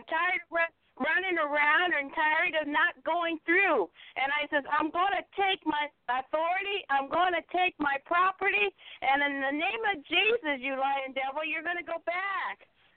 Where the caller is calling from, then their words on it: Ohio, United States; from Ohio